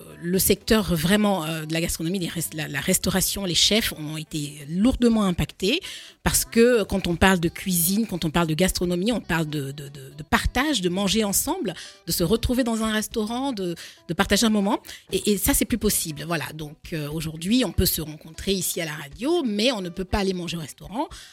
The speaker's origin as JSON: {"language": "French", "country": "Côte d’Ivoire", "tie": "born or raised there", "moved": "as an adult", "lives_now": "France", "said": "je suis d'origine ivoirienne, je suis née en Côte d'Ivoire"}